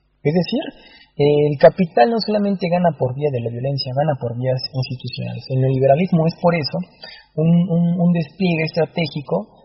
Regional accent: Mexico

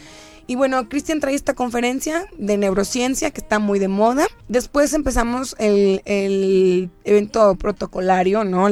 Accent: Mexico; ¿Qué puedo hacer yo como mexicano para poder exportar e irme para allá?

